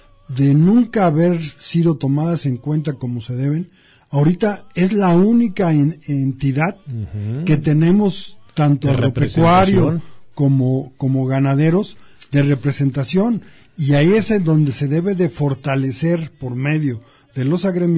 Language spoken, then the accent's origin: Spanish; Mexico; como mexicano, como productor